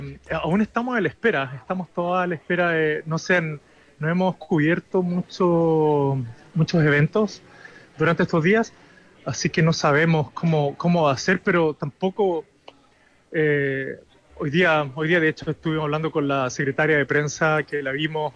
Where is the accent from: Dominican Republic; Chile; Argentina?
Chile; now in United States; Soy el único chileno acá. Soy el único fotógrafo chileno.